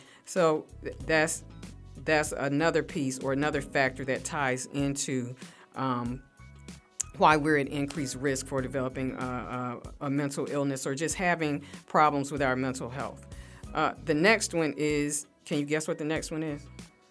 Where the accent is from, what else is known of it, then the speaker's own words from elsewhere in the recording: Birmingham, Alabama, United States; I actually, I'm from Birmingham, Alabama.